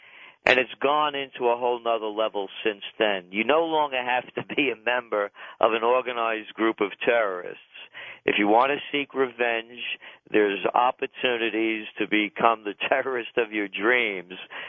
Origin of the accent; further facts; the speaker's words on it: New York City, New York, United States; and I'm a New Yorker, and I live north of Ground Zero, know this area like the back of my hand